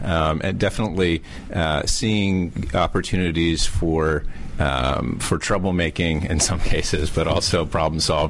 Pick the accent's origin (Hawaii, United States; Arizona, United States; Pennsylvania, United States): Pennsylvania, United States; St. Mary's; I'm from St. Mary's, Pennsylvania.